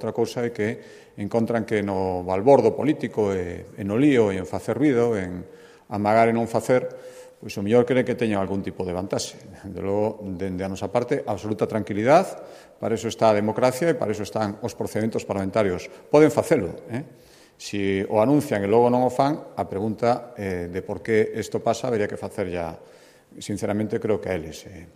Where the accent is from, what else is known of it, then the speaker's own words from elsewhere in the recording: Galicia, Spain; de pobo despreciativo e que mira por enriba do ombro a outros, eso non somos os galegos